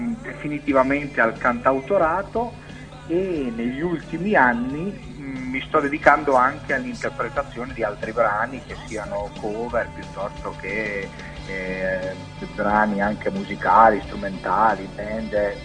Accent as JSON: {"language": "Italian", "town": "Castelnovo ne' Monti", "region": "Emilia-Romagna", "country": "Italy", "said": "voglio partire dal mio paese da dove vengo, che quindi io sono reggiano, di Castelnuovo Monti"}